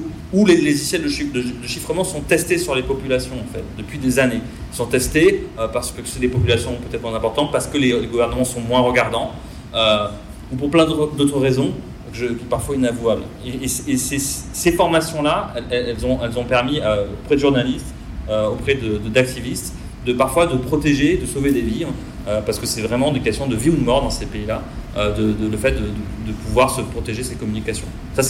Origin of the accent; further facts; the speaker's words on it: Marseille, Provence-Alpes-Côte d'Azur, France; moi je viens de la ville de Marseille, hein, je l'ai peut-être déjà dit